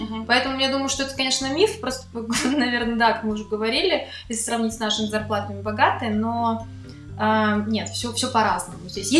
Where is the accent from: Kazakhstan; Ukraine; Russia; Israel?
Kazakhstan; now in Berlin, Germany; Я из Казахстана. В Берлине я живу с 2016 года, я первый раз сюда приехала, но постоянно с 2018 года.